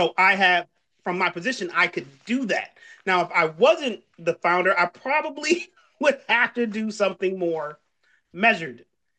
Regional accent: Detroit, Michigan, United States; I grew up in Detroit, but my undergrad prepared me more for the world than anything else because I went to Michigan Tech on Lake Superior.

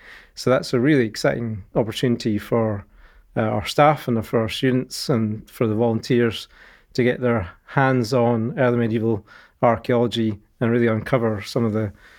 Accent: Scotland, United Kingdom; I'm from Northeast Scotland originally.

